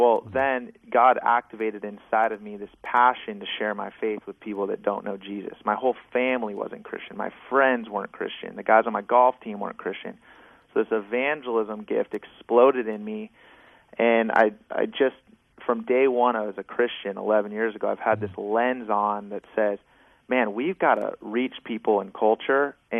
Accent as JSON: {"language": "English", "town": "Bellevue", "region": "Washington", "country": "United States", "said": "I'm originally from Bellevue, so I'm back in the Northwest."}